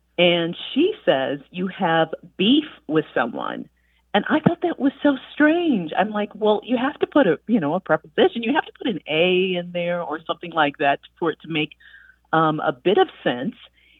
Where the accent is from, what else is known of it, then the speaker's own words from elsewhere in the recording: Wisconsin, United States; now in Massachusetts, United States; Or is it a regional difference? I grew up in Wisconsin. We live in Massachusetts.